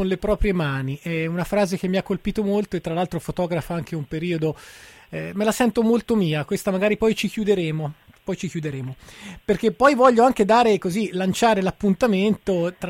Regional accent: Tuscany, Italy; per me che vengo dal Granducato di Toscana?

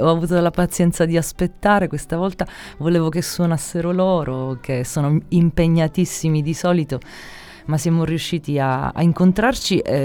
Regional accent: Palermo, Sicily, Italy; La mia casa è a Palermo. Sono molto raminga, però quando torno a casa, torno a Palermo. Torno in Sicilia.

